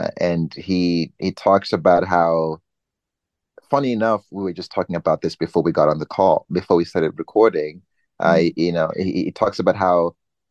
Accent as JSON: {"language": "English", "town": "Nyanga", "region": "Manicaland", "country": "Zimbabwe", "tie": "born or raised there", "said": "I was born and raised in Nyanga. So it's in the eastern part of Zim. And I was born a preacher's kid."}